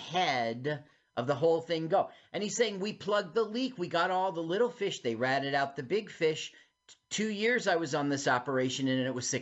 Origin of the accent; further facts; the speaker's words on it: New Jersey, United States; he's been a news reporter for New Jersey 101.5, right here in my home state.